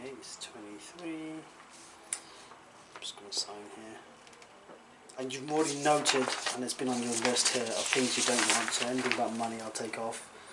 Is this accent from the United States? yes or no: no; England, United Kingdom; born there; now in Cardiff, United Kingdom; So I live in Maindy, but I wasn't born here. I was born in South England.